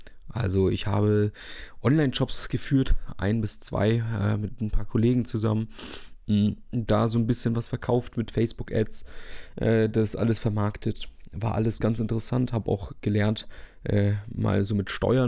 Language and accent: German; Fürth, Bavaria, Germany; hier, wo ich herkomme, aus Fürth.